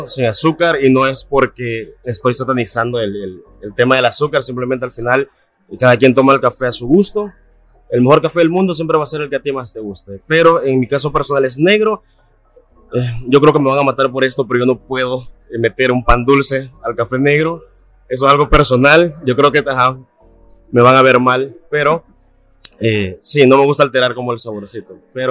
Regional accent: Sonsonate, El Salvador; yo soy de Sonsonate y me mudé justamente a los 18 años a San Salvador.

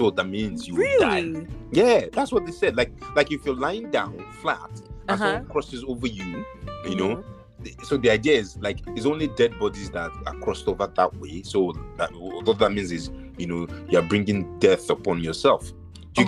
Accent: Nigeria; growing up in Nigeria

